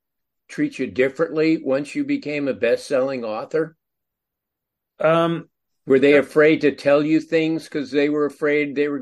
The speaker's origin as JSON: {"language": "English", "town": "Los Angeles", "region": "California", "country": "United States", "tie": "born or raised there", "said": "because I grew up in Los Angeles and love this town."}